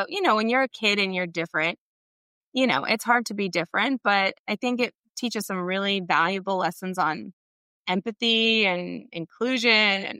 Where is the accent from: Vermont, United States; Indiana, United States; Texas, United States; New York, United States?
New York, United States; accent: Southern; also born or lived in Kentucky; And so when I was born in Kentucky, and when I moved to New York, I moved in second grade when all the other kids had been together for a few years. I moved with two color hair, two colored skin, and a Southern accent.